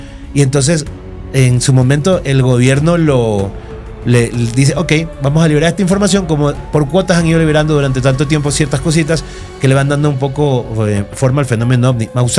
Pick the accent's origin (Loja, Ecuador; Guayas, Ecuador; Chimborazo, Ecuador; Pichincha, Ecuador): Guayas, Ecuador; Guayaquil; yo siempre digo Guayaquil y Quito son dos planetas. Mientras nosotros nos criamos con Tico Tico, en Quito se criaban con Alberto Cañas Cañitas.